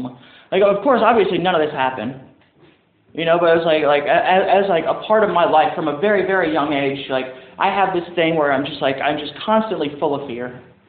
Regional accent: Saint Paul, Minnesota, United States; I was born in St. Paul, Minnesota, kind of, like, grew up there.

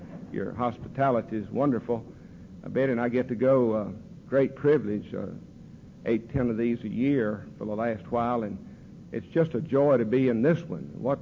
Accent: Kannapolis, North Carolina, United States; I grew up in Kannapolis, North Carolina, where I'm now living. My daddy worked in textiles.

